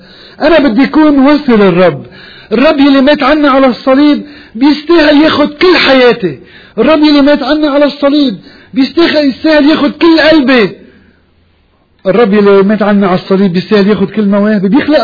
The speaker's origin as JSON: {"language": "Arabic", "country": "Lebanon", "said": "طب أنا لبناني كمان"}